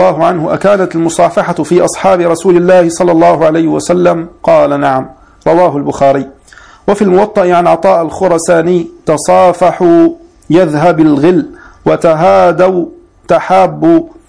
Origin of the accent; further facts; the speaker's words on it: Homs, Homs Governorate, Syria; أنا من حمص.